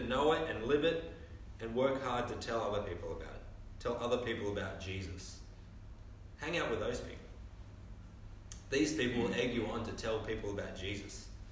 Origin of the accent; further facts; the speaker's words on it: Terrigal, New South Wales, Australia; around Easter time in my hometown on the Central Coast, at Terrigal Beach, they have a massive ocean swim